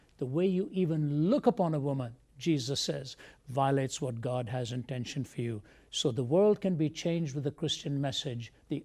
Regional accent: India; I grew up in India. Most of my friends were either Hindu or Muslim.

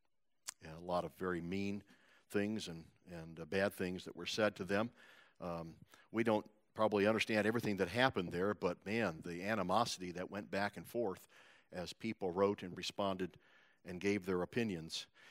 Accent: Omaha, Nebraska, United States; I grew up in Omaha in the 60s and 70s

